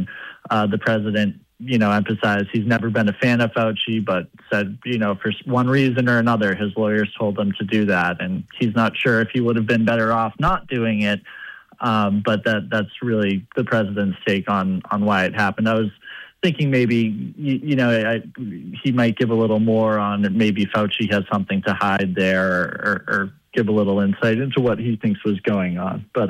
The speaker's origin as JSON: {"language": "English", "region": "Massachusetts", "country": "United States", "tie": "born or raised there", "said": "I grew up in Massachusetts, Bradley, and I lived there during all of this"}